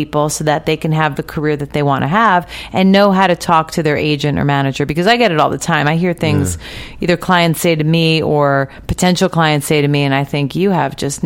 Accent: New Jersey, United States; now in Los Angeles, United States; And I came here from New Jersey knowing no one.

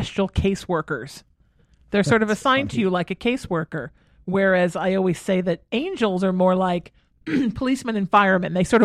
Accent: Ireland; And also, I'm Irish, so St. Bridget a lot.

